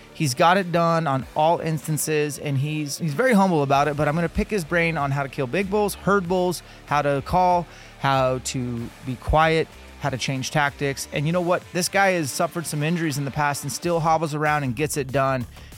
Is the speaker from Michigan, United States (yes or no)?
no; Washington, United States; So we're talking to a guy who's basically a farmer in my home state of Washington